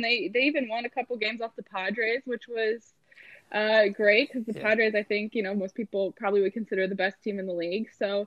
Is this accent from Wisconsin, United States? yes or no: no; Tampa, Florida, United States; I grew up in Tampa, so I grew up a Rays fan